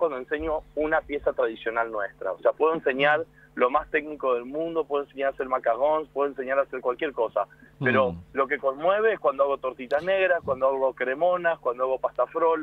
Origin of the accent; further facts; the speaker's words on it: Argentina; moved away; después de 25, 28 años estando lejos de la casa de mi abuela, lejos de mi ciudad natal, todavía lo sigo teniendo presente y uno no le puede escapar. Y el argentino es muy arraigado a eso